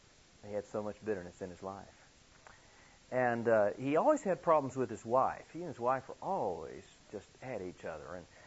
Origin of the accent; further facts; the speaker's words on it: Arkansas, United States; I didn't really know at the beginning what it was because I was from Arkansas. We didn't have such an animal.